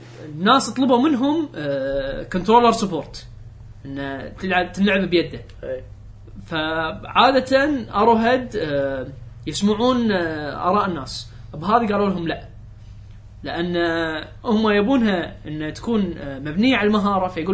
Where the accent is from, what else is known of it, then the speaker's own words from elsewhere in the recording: Kuwait; قلت لهم ترى احنا من الكويت كذي كذي كذي